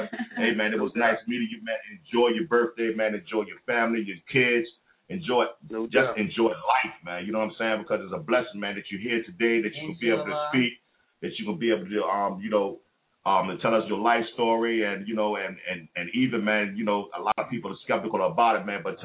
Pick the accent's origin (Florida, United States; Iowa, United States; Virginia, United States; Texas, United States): Virginia, United States; I'm from VA, man. I'm from Virginia, and we cater to East Coast, West Coast, down South, on right.